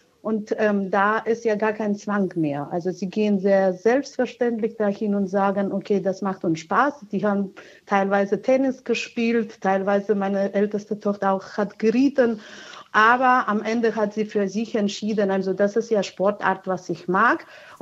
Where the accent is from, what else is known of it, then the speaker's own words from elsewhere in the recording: Georgia; now in Germany; Ich komme aus Georgien ursprünglich.